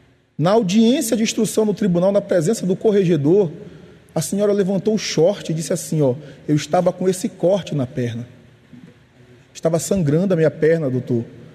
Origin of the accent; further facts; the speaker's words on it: Santana, Amapá, Brazil; Sou de Macapá, sou de Santana, no estado do Amapá.